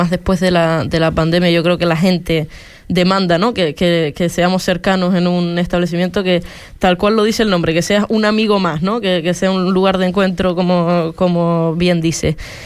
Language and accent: Spanish; Lajares, Canary Islands, Spain; no es porque sea mi pueblo, Lajares.